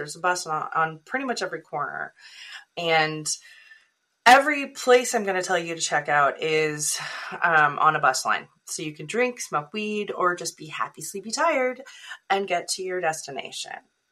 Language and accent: English; California, United States; now in Seattle, United States; I grew up in California, where BART is the light rail, Bay Area Rapid Transit, and BART is filthy, elderly, and a little murdery.